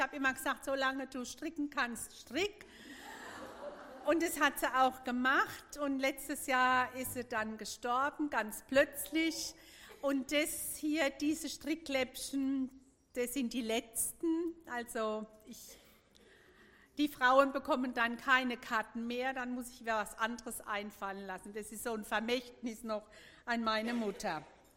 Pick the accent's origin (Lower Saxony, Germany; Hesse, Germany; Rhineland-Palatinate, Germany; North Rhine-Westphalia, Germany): Rhineland-Palatinate, Germany; Meckenheim; Ich komme aus Meckenheim-Pfalz. Es ist bei Neustadt an der Weinstraße.